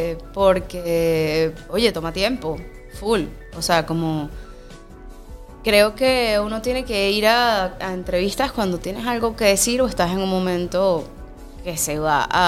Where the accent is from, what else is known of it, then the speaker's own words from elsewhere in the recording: El Paují, Bolívar, Venezuela; Pero mi hermana y yo, que crecimos en el Paují desde bebés